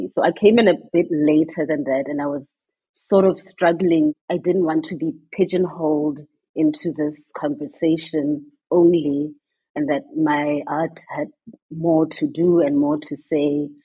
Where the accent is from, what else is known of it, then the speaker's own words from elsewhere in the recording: Mafikeng, North West, South Africa; So I grew up in the 80s in Mafeking. And at the time, Mafeking was, of course, a homeland, not part of South Africa